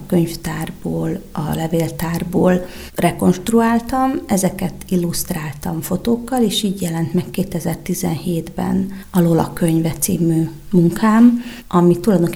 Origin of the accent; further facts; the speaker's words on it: Gemerská Hôrka, Košice Region, Slovakia; now in Košice, Slovakia; de én nem vagyok kassai születésű, tehát én gömörhorkai vagyok, egy kis gömöri faluból származom, és Kassán élek 25 éve